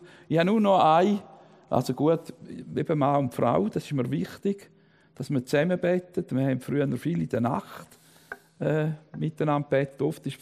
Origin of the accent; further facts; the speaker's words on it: Switzerland; Ich bin ein Schweizer, ich habe noch nie gehört predigen.